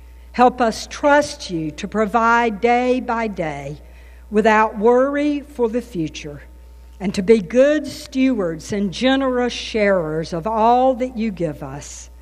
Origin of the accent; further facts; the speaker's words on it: the South, United States; accent: southern; With my strong southern accent, I couldn't pronounce the words.